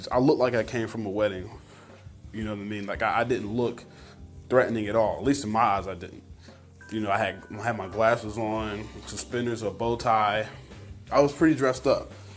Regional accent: New York, United States; accent: New York; I'm from New York. For the most part, my accent is gone. But when I get angry, it comes, it flares up.

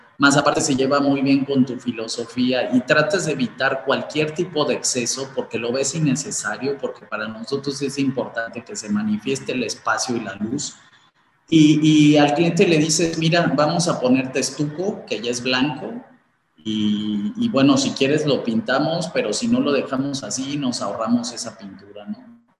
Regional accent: Mexico; somos poco mexicanos en ese sentido

